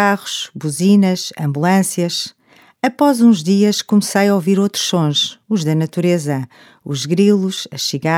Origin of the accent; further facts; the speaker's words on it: Porto, Portugal; Nós vivíamos no Porto, já há alguns anos, cidade onde nasci e cresci.